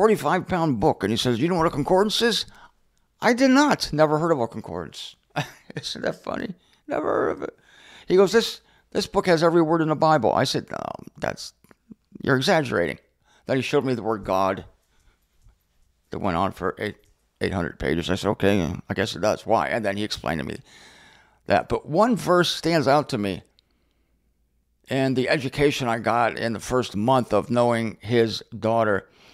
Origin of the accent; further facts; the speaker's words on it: Canton, Ohio, United States; I drove there from my hometown of Canton, Ohio.